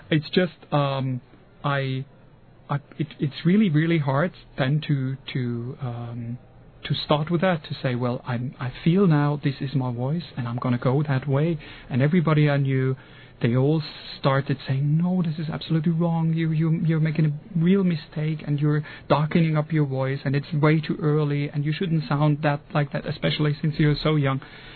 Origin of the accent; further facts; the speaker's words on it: Munich, Bavaria, Germany; moved away as an adult; I'm German. I'm born in Munich. And I grew up in Munich, so almost everything there. I went to school there. I studied music there. And finally, in 94, I left.